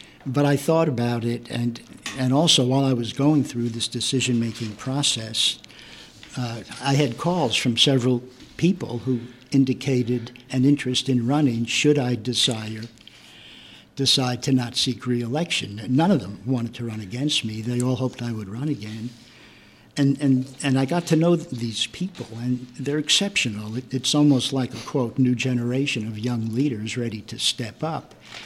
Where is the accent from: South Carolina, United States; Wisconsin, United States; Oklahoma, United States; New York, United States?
New York, United States; New York City; relate to me having grown up, born and bred in New York City, and ended up here.